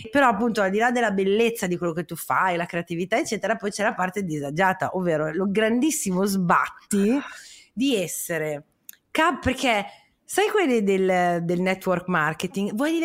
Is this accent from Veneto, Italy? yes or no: no; Parma, Emilia-Romagna, Italy; io sono di Parma